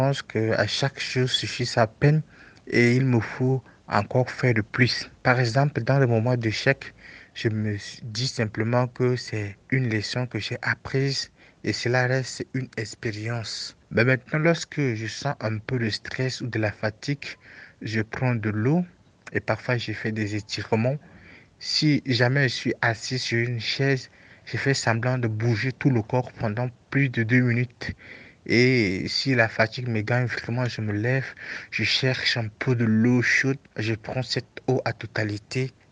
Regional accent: Chad; Je suis un Tchadien résident en N'Djamena, au Tchad.

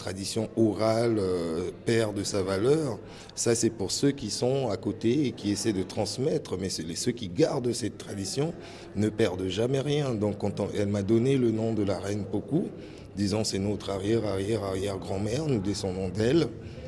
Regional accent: Papaichton, French Guiana; je suis originaire de Papaichton, en Guyane française, où vit la famille, le peuple Boni. Boni de Guyane, pour ceux qui savent, parce qu'il y a aussi des Boni en Côte d'Ivoire et au Ghana.

